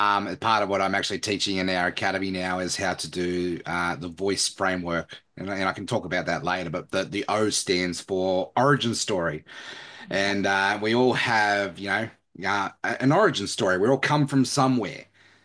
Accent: Australia; especially as an Australian man. Working on the land, like I left school at year nine. I grew up in that laborer environment

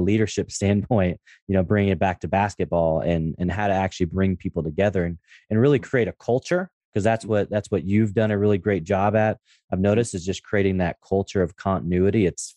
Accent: Portland, Oregon, United States; growing up in Portland, being a big trailblazer fan

